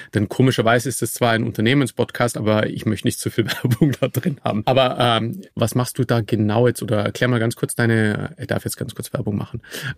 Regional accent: Austria; ich bin Österreicher

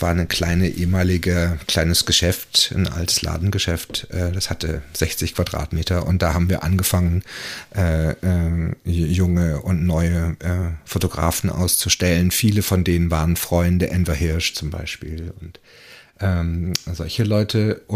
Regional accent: Freiburg im Breisgau, Baden-Württemberg, Germany; born there; now in Berlin, Germany; Gebürtig in Freiburg im Breisgau, aus dem Schwarzwald. Ich war zum Studium in Hamburg.

